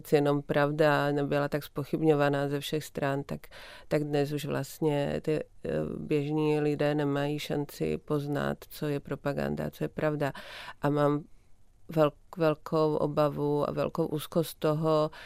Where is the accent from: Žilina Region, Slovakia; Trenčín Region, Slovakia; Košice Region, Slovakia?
Žilina Region, Slovakia; Martin; já můžu žít v Bratislavě, v Praze, ale v tom Martině, kde jsou ty hory, Martinské hole a malá velká fatra kolem dokola, kam se podíváte, tak tam to tak cítím, že tady jsem doma.